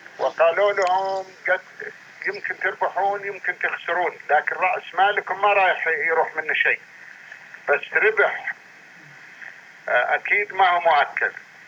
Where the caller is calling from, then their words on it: Saudi Arabia; أنا أكلمك من السعودية